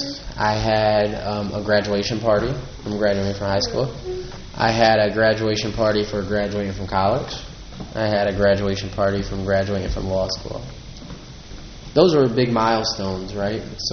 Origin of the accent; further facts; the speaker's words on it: Schenectady, New York, United States; I would never ever change the fact that I grew up in Schenectady or cities like Albany, because I love the diversity of it.